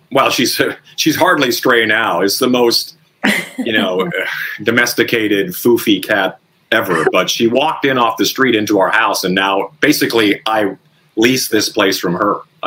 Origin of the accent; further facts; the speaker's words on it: Canada; As a Canadian, you know, a Juno is a big deal.